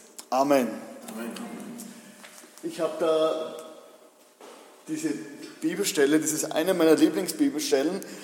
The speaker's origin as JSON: {"language": "German", "town": "Leutschach", "region": "Styria", "country": "Austria", "tie": "born or raised there", "said": "ich komme aus Leutschach, das ist das andere Ende von der südsteirischen Weinstraße, 500 Einwohner und mein Elternhaus ist 3 Kilometer außerhalb von diesem Dorf und was ich sehr schnell bemerkt habe, es ist furchtbar langweilig."}